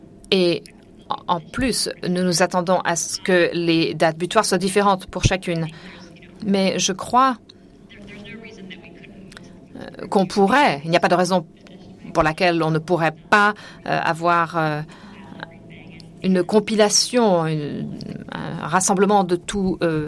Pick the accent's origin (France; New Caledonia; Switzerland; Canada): Switzerland; du GAC et je viens de Suisse.